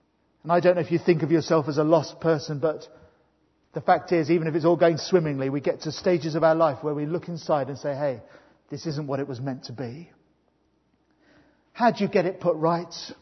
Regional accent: Swindon, South West England, United Kingdom; I grew up in Swindon.

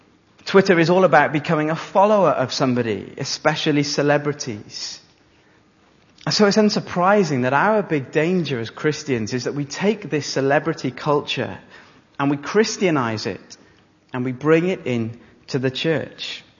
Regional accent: Wales, United Kingdom; As you know, I grew up in South Wales, and that was in the years soon after the death

